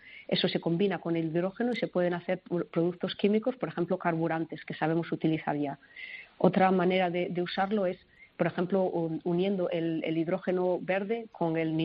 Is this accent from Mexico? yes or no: no; Asturias, Spain; Yo soy de Asturias, del norte de España.